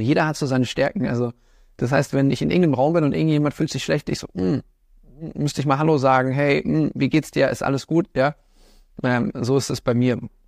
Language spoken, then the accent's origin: German; Munich, Bavaria, Germany; diesmal nicht München, meine Heimatstadt, ja.